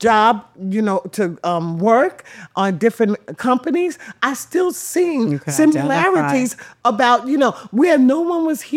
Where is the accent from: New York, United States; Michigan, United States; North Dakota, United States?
New York, United States; Where you really did see a more two-family homes, two-parent home, where I was brought up in New York, okay?